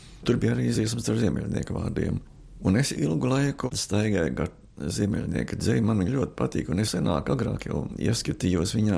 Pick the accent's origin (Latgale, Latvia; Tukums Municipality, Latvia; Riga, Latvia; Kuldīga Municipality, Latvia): Riga, Latvia; Jo es pats esmu rīdzinieks, tāpat kā Ziemeļnieks un Stabulnieks.